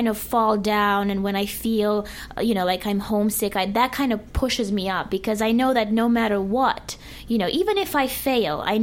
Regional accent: Zimbabwe; also born or lived in Russia; Yes, so I was born in Russia. My parents relocated to Zimbabwe when I was like, I think, 4 or 5. And I basically grew up, so my childhood was Zimbabwe. That's like when you asked what's home, home is Zimbabwe, you know.

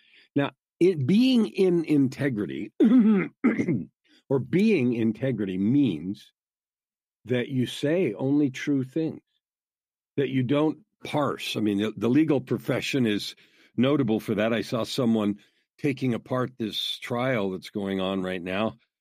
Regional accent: California, United States; also born or lived in Arizona / Idaho; now in Canada; I was born in California. I grew up with, you know, in that state till.

